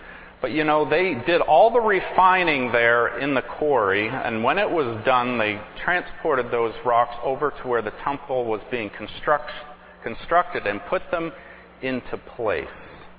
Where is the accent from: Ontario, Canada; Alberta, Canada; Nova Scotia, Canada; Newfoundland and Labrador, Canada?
Nova Scotia, Canada; where I grew up in Nova Scotia, I used to spend hours over at my friend